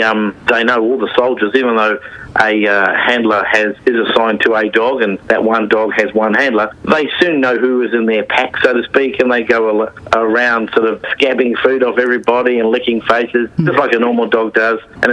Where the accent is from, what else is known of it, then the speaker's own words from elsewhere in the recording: Queensland, Australia; for me being a Queenslander too